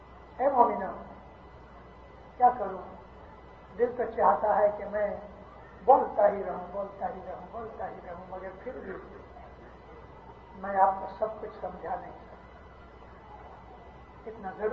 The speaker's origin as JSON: {"language": "Urdu", "town": "Amritsar", "region": "Punjab", "country": "India", "tie": "born there", "said": "میں امرتسر میں پیدا ہوا ہوں"}